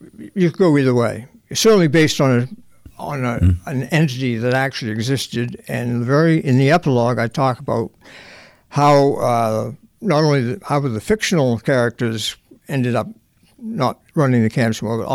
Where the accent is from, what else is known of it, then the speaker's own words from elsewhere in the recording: Rockland, Maine, United States; Well, I was born and raised in Rockland.